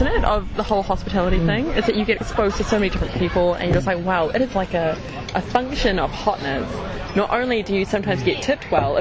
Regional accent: New Zealand; as a New Zealander, and you must find this as an Australian, you've grown up in a culture where you don't tip.

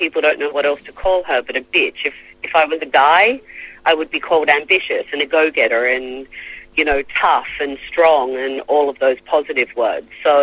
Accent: Australia; lots of Australian references and where I grew up in Australia and all of that kind of stuff.

